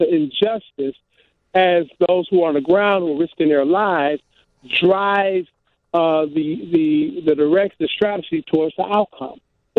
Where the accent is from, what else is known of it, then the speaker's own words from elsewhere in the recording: Detroit, Michigan, United States; I grew up in Detroit, 10 minutes from Windsor, Canada, and I can recall many, many nights as a high school student looking for a good place to hang out.